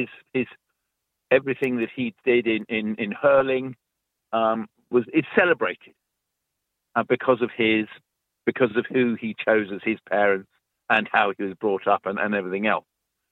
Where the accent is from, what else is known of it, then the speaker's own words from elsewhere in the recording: United Kingdom; now in Cork, Ireland; I've been living here since 2007.